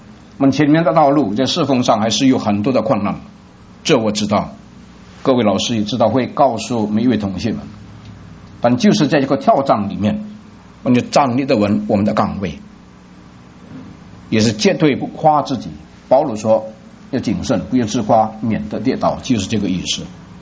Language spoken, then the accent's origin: Chinese; Indonesia; 感谢神，我是在印尼长大